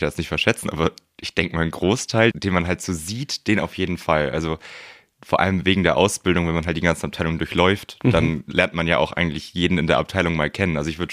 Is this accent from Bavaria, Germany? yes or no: yes; Sonthofen, Bavaria, Germany; Hier aus Sonthofen.